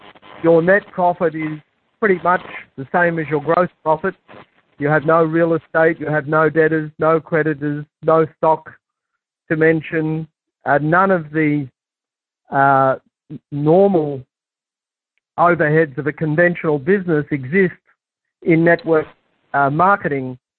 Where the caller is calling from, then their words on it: Melbourne, Victoria, Australia; I'm calling from Melbourne, Australia.